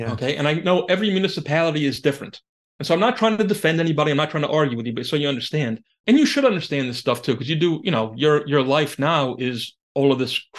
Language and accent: English; New York City, New York, United States; Remember, I'm from New York City. I can understand this.